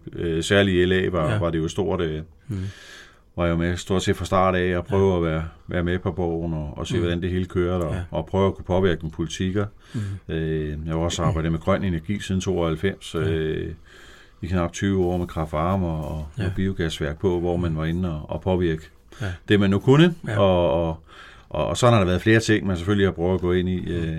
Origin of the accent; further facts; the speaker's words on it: Vemmelev, Zealand, Denmark; also born or lived in Korsør; Derefter flyttede jeg til Vemmelev, hvor jeg voksede op, gik på Vemmelev skole